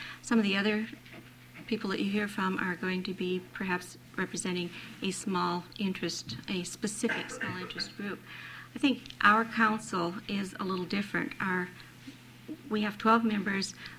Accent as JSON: {"language": "English", "town": "Ketchikan", "region": "Alaska", "country": "United States", "said": "I'm from Ketchikan."}